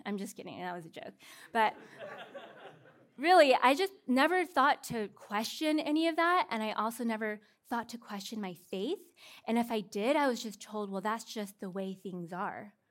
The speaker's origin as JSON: {"language": "English", "town": "Seattle", "region": "Washington", "country": "United States", "lives_now": "California, United States", "said": "And I'm from Seattle, and Californians just do it like all the time aggressively, and I'm still learning how to like understand that."}